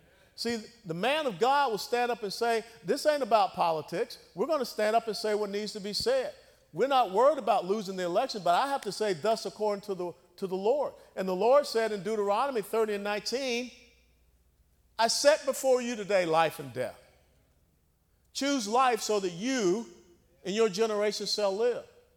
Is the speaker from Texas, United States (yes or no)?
no; Georgia, United States; because I grew up down in Georgia